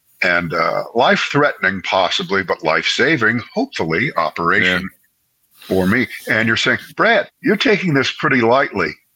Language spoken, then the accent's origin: English; United Kingdom; I'm Brit.